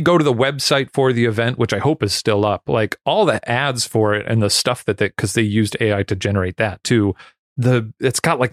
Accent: Schaumburg, Illinois, United States; because in Schaumburg, Illinois, in my hometown of Schaumburg

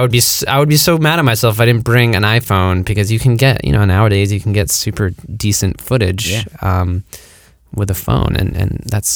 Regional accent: United States; And especially as an American, part of this country, with such an imperialistic history

